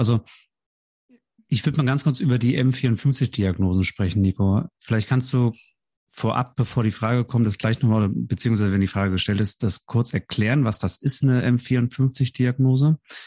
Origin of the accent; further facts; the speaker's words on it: Northern Germany, Germany; Also ich fühle mich da nicht wirklich angesprochen als Norddeutscher